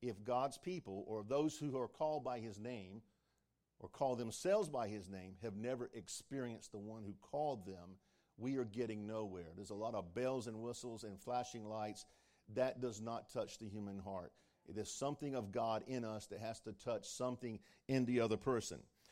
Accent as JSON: {"language": "English", "town": "Rocky Mount", "region": "North Carolina", "country": "United States", "said": "If you're from Eastern North Carolina, I'm from Rocky Mount."}